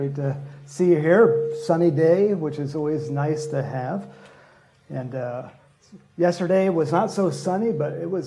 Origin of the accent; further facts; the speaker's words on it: California, United States; That's why I grew up in Southern California.